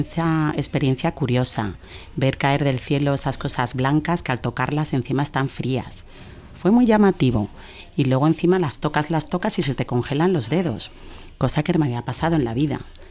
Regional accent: Malabo, Bioko, Equatorial Guinea; Pero yo vengo de la isla, porque Guinea tiene una parte de isla y una parte de continente. Y yo soy de la isla de Malabo, de Guinea Ecuatorial.

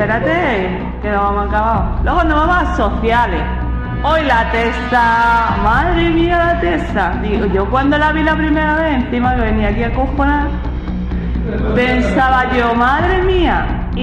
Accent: Lepe, Andalusia, Spain; Yo soy de Lepe.

